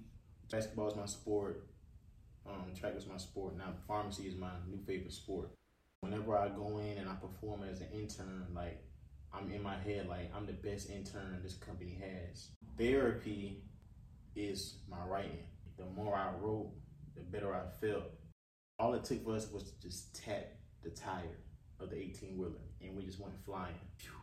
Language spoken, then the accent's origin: English; Sumter, South Carolina, United States; Well, I'm from Sumter, South Carolina. I'm a Nigerian, I guess you could say native. Both of my parents are Nigerian.